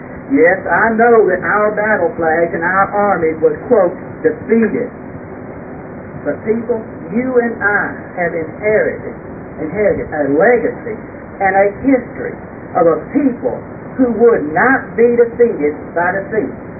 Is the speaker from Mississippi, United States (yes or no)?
yes; Mississippi, United States; now in North Louisiana, United States; Ron and I both are old Capaya County boys. We grew up in Capaya County. My generations go back at least four generations in Capaya County in that area in Mississippi.